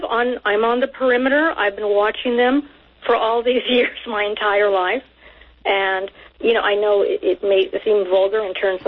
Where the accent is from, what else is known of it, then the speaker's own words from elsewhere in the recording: California, United States; Well, I grew up in Southern California.